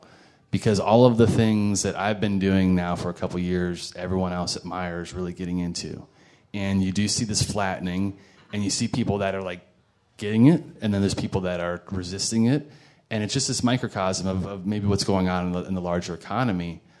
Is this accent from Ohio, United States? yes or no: yes; Columbus, Ohio, United States; also born or lived in Cleveland; I lived in Cleveland, Ohio, and I was born and raised in Columbus, Ohio.